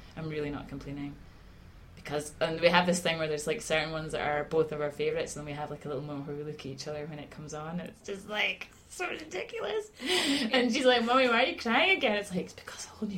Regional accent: Aberdeen, Scotland, United Kingdom; now in Glasgow, United Kingdom; I have a tricky relationship with growing up in Aberdeen, and music in Aberdeen I think is hard going.

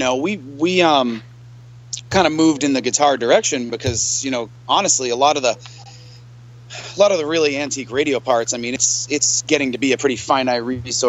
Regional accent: Boston, Massachusetts, United States; moved away as an adult; Well, I'm originally from the Boston area. I lived there till I was about 30.

